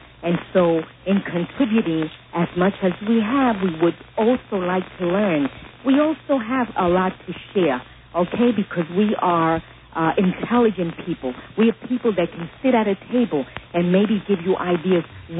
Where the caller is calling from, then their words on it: Bronx, New York, United States; Yes, I'm calling from the South Bronx